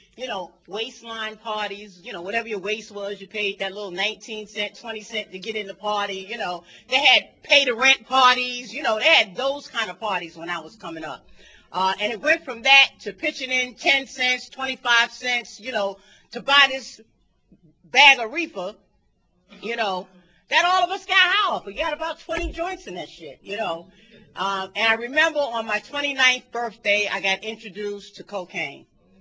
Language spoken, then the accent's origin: English; Harlem, New York, United States; I was raised in Harlem. I came from the era of wanting to be down